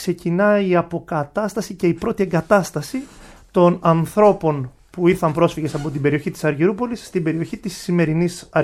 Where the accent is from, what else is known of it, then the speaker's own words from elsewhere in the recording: Ptolemaida, Western Macedonia, Greece; born there; Εγώ γεννήθηκα στην Πτολεμαϊδα, μια πόλη που είναι λιγνητορυχική πόλη.